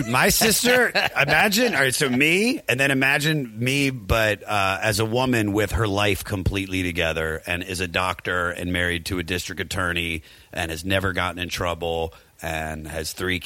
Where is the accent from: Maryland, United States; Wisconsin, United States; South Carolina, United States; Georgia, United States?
Maryland, United States; accent: Maryland; But it just with my Maryland